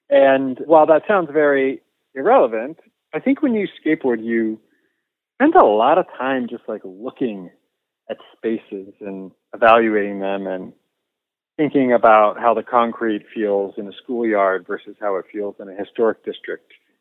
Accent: California, United States; I grew up in the Bay Area, and I went to college in Southern California. And then I moved to New York after starting my journalism career. And I moved back home after 10 years. Moved back to the Bay Area.

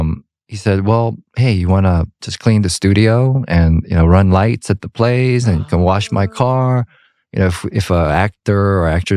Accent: Georgia, United States; that was something that was just normal for us growing up in Georgia, in the South

